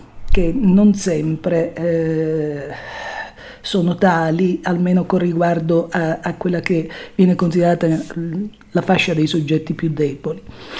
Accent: Calabria, Italy; da calabrese testarda

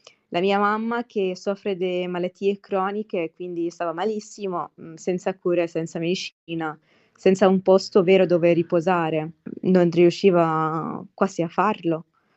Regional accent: Gaza, Gaza Strip, Palestine; born or raised there

